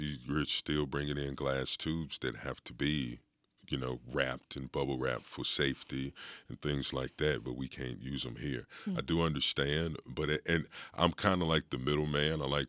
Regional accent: Virginia, United States; So growing up, like, it's always, I'm from Virginia.

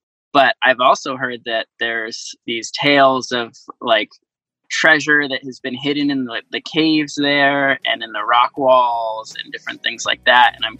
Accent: Jericho, Vermont, United States; I'm from Jericho, Vermont.

